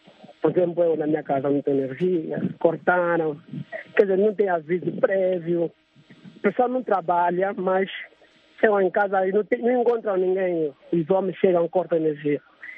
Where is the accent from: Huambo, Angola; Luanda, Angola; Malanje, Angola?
Malanje, Angola; born there; Mas o município onde eu nasci, que é em Malanje, tem que andar lá 28 quilômetros da cidade de Malanje, não tem energia elétrica.